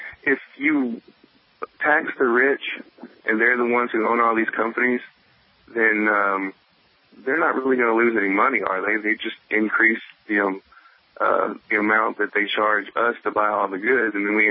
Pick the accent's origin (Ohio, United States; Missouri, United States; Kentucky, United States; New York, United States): Kentucky, United States; And Tebow, even though I'm from Kentucky, I'm a huge Florida fan.